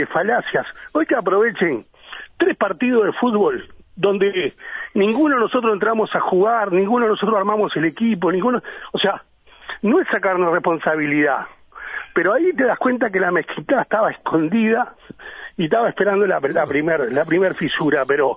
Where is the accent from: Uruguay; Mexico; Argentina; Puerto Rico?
Uruguay; tenemos todos como, claro, como claro, uruguayo, como hincha